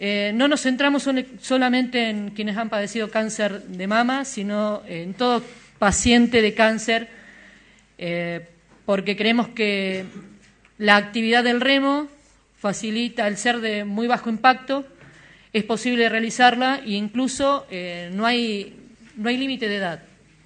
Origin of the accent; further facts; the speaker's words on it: Bariloche, Río Negro, Argentina; Soy la única representante de Bariloche, voy con un equipo de Neuquén. Me siento totalmente orgullosa de poder decir que soy de Bariloche